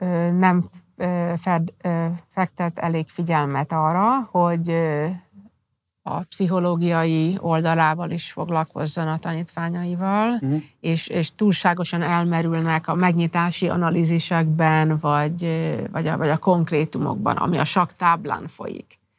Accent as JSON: {"language": "Hungarian", "region": "Budapest", "country": "Hungary", "tie": "born or raised there", "said": "az a környezet végül is, amiben én felnőttem itt Budapesten"}